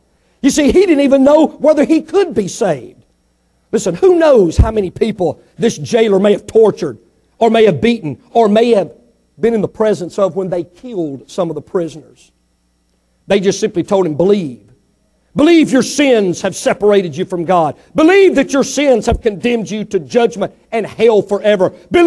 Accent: Mississippi, United States; Now listen, I was born and raised in Mississippi. I did finish all 12 grades.

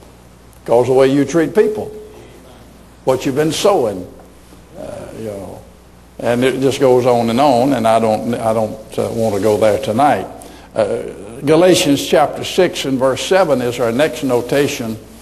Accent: Arkansas, United States; born there; Now, I was born in Arkansas. It puts me way down on the academic level.

